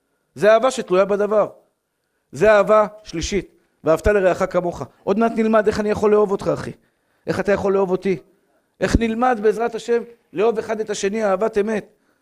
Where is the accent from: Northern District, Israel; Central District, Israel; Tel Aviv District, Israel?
Tel Aviv District, Israel; Tel Aviv; born there; אני הקטן, שגדלתי פה בשכונה, נולדתי בשכונת התקווה, עברתי לפה בדיוק בגיל 13, או פחות או יותר בגיל 13, וגדלתי פה